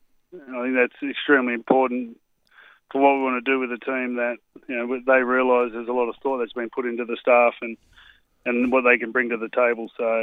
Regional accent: Australia; So that'll be someone, as an Australian fan, we're going to sorely miss.

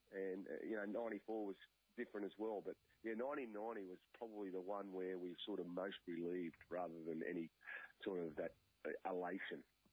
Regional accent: Junee, New South Wales, Australia; For me, it was, growing up in Junee, I never, ever thought that I would have the opportunity to play in the NRL

